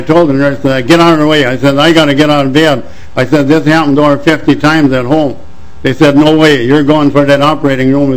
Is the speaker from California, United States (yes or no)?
no; St. Cloud, Minnesota, United States; from St. Cloud area.